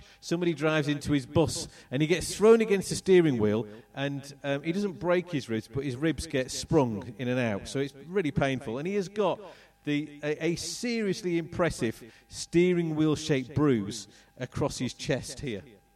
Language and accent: English; Leeds, Yorkshire and the Humber, United Kingdom; I'm from Leeds